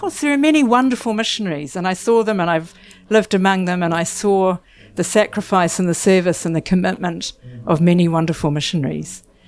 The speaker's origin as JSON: {"language": "English", "country": "New Zealand", "tie": "born or raised there", "said": "growing up in Aotearoa, New Zealand, has always made me aware of another culture because we're a bicultural nation. So we live alongside Māori, the indigenous people. It's an official language."}